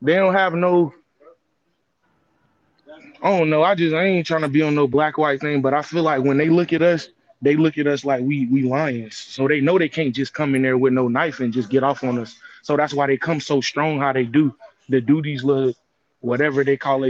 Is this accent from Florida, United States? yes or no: yes; Florida, United States; I feel like I knew I was going to be a Florida guy. I didn't want to leave my home state.